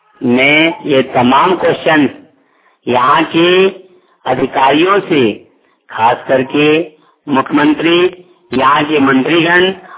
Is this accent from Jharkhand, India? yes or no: yes; Fulariya, Jharkhand, India; ग्राम बहराडी trust फुलरिया panchayat गजकुंडा थाना हलियापुर प्रखंड गांडे जिला गिरिडीह का मूल निवासी हूँ।